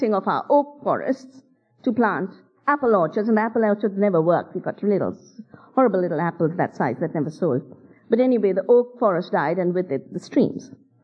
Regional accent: Uttarakhand, India; I went to visit my favorite spots in the Himalaya. I come from the Himalaya.

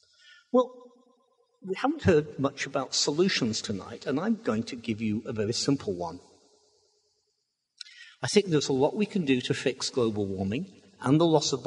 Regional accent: England, United Kingdom; I have no particular desire as an Englishman to be nice to the French.

